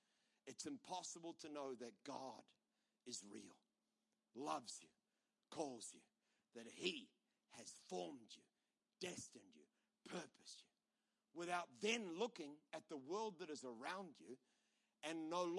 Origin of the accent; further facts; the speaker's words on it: New Zealand; I'm a New Zealander.